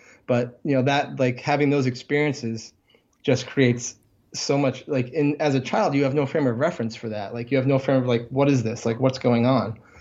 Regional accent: Vermont, United States; I grew up, I'm from Vermont, so I'm also from the Northeast.

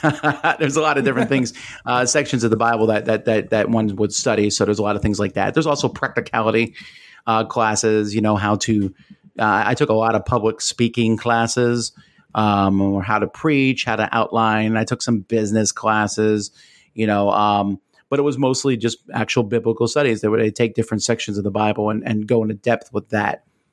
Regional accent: Pennsylvania, United States; also born or lived in Pensacola; me as a Yankee growing up in Pennsylvania, moving to Pensacola, Florida, which is basically part of Alabama, not Florida, was a bigger culture shock than going to Korea.

